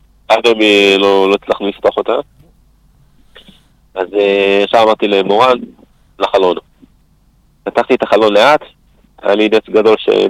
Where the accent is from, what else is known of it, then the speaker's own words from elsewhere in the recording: Hod HaSharon, Central District, Israel; born there; now in Be'eri, Israel; נולדתי כאילו בהוד השרון.